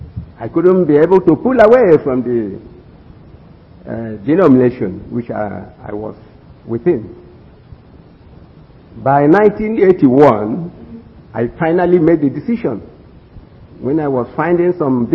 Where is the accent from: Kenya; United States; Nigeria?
Nigeria; Lagos; So I come from Lagos Ecclesia, Nigeria, in Africa. And my class, as you may know, Lagos has been a very big city.